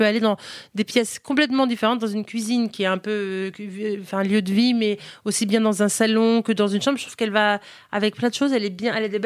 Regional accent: United States; first language fr; j'ai grandi aux États-Unis, mais on est resté une maison française à la maison, vraiment, et on revenait tous les étés.

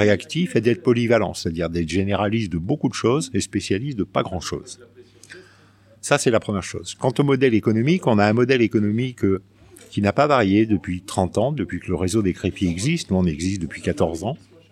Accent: Ambert, Auvergne-Rhône-Alpes, France; also born or lived in Haute-Saône; j'ai passé toute mon enfance et ma scolarité première jusqu'en terminale à Ambert, voilà, qui est une petite ville de 6000 habitants aujourd'hui, qui est nichée entre les monts du Forêt et les monts du Livradois.

